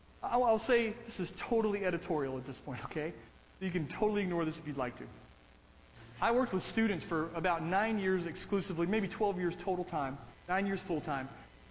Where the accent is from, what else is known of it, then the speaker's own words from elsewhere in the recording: United States; born there; It's not my fault I was born in America. Right? God superintended the fact that I was born here at a particular time in history.